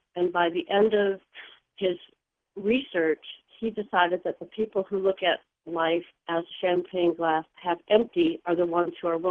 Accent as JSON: {"language": "English", "region": "Michigan", "country": "United States", "tie": "born or raised there", "said": "I grew up in Michigan. I'm 63. I was raised Catholic."}